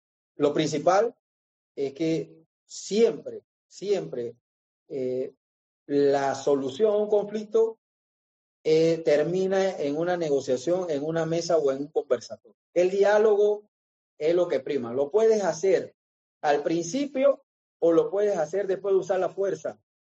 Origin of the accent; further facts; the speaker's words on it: Panama; Nosotros como panameños solamente nos enfocamos en el mercado local, que es muy pequeño.